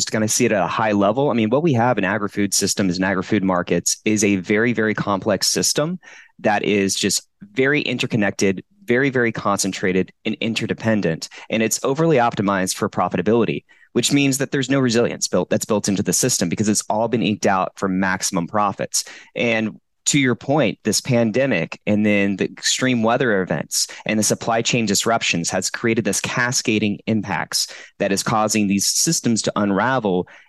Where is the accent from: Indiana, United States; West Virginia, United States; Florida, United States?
Florida, United States; Plant City; winter strawberries that are coming out of Plant City, my hometown.